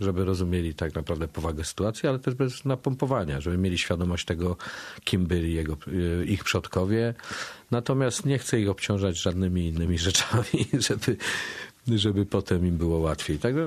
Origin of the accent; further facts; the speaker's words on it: Świętokrzyskie Voivodeship, Poland; Ja wywodzę się ze Świętokrzyskiego, u mnie ta tradycja jest obecna.